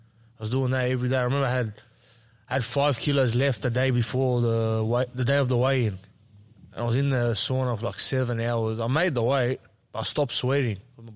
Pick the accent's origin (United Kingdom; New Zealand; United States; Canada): United Kingdom; England; I'm still from England.